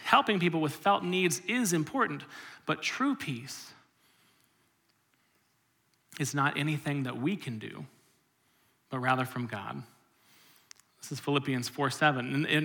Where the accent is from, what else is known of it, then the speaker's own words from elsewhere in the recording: Orlando, Florida, United States; I grew up in Orlando, so you can't go a block without seeing a Florida hospital.